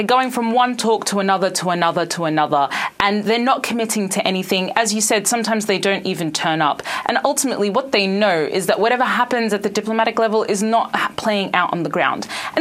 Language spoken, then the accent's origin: English; Sudan; born there; I was born in Sudan.